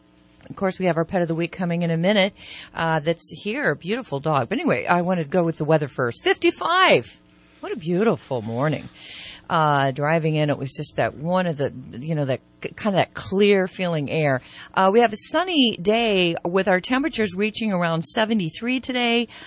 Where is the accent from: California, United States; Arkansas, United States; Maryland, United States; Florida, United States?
California, United States; Sacramento; When I grew up in Sacramento, I mean, you know, Squaw Valley and Sugar Bowl were right there.